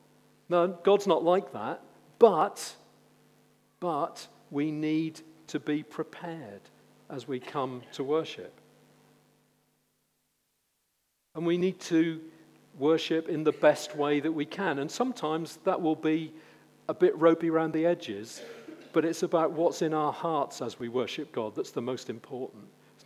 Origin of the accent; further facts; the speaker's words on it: England, United Kingdom; And most of us being English, and I use the term English very specifically, are also not known for our zeal for things.